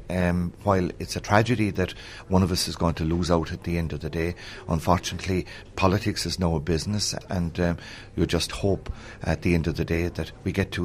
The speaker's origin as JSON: {"language": "English", "town": "Cullen", "region": "Munster", "country": "Ireland", "said": "I come from Cullen, which is in the heartland of Duhalla, on the northern end of it. And my wife and all her family are from Macroom."}